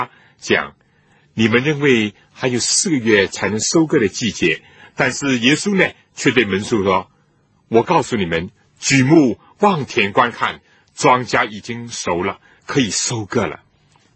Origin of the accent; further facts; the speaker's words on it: China; 心有灵犀一点通，这是我们中国人的成语